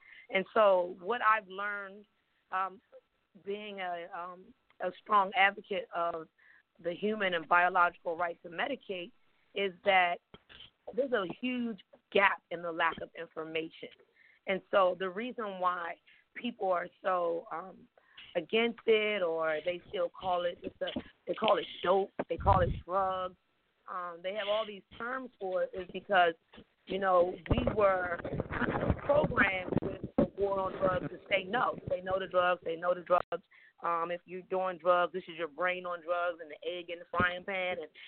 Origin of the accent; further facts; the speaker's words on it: Washington, District of Columbia, United States; I am from Washington, D.C.